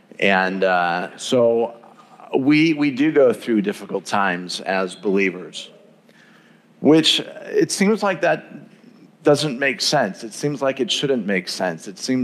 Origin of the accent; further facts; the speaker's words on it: Chicago, Illinois, United States; I'm from Chicago, I'm a Bears fan, I'm struggling because he's a Packers fan